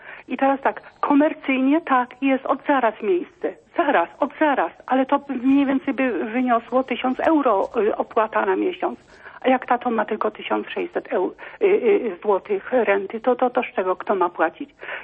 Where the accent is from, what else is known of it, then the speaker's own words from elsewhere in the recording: Rawicz, Greater Poland Voivodeship, Poland; moved away as an adult; Wyjechałam z Polski w 1988 roku. Tutaj już mieszkam